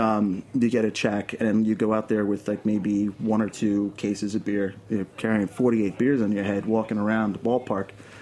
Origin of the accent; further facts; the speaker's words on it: Brooklyn, New York, United States; We're from Brooklyn, you know. So that's why I got it, because it was, you know, close to the house. You know, it's Brooklyn beer. I'm from New York.